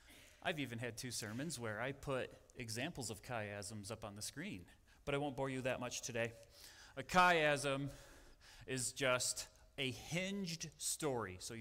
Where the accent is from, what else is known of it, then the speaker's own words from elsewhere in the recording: Illinois, United States; moved away as an adult; now in Arizona, United States; After I left high school, after I came to Arizona from Illinois, and I started finding out, so many people have never heard this story before.